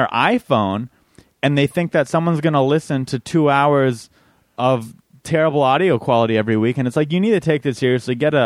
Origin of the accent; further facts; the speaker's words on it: San Diego, California, United States; San Diego.